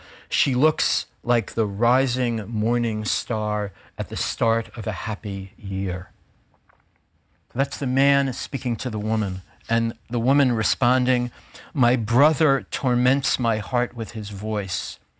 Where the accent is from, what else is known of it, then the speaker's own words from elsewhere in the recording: Brooklyn, New York, United States; born there; I was so excited because I was born in Brooklyn.